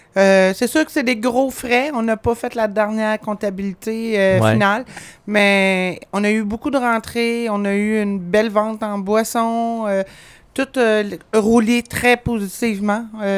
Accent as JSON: {"language": "French", "town": "Rivière-du-Loup", "region": "Quebec", "country": "Canada", "said": "ils sont épatés de la façon qu'ils ont été accueillis chez nous à Rivière-du-Loup."}